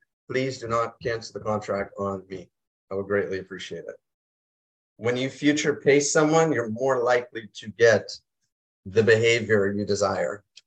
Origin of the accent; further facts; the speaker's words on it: Halifax, Nova Scotia, Canada; I'm born and raised in Halifax, Nova Scotia. I moved up here to do my master's in business.